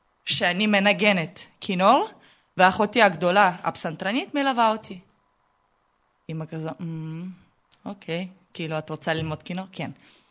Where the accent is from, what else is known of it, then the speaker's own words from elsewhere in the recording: Tashkent, Uzbekistan; אני מאוזבקיסטן, מעיר הבירת תשקנט.